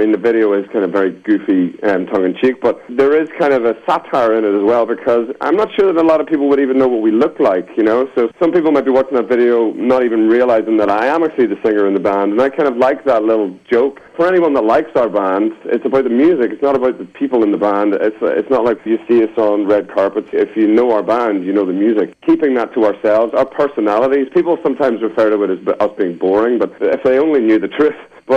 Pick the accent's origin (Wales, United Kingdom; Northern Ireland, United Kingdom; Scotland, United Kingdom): Northern Ireland, United Kingdom; Growing up in Ireland, it's definitely an escapist thing, you know.